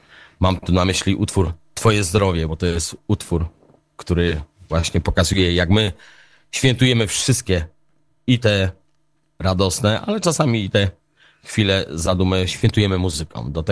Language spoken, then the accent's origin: Polish; Lesser Poland, Poland; Jesteśmy z Podhala, zajmujemy się głównie muzyką